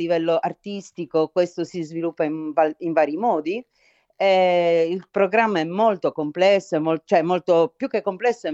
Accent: Sardinia, Italy; moved away as an adult; now in United States; Io vivo negli Stati Uniti, quindi sono una sarda, ma emigrata dalla Sardegna tanti anni fa e poi dall'Italia 13 anni fa.

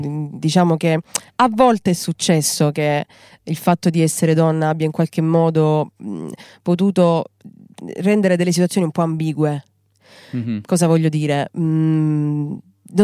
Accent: Apulia, Italy; vivendo nella mia terra, che è una terra molto lenta, dove c'è una luce appunto molto calda, probabilmente ovviamente insomma quest'area che respiro nel Salento

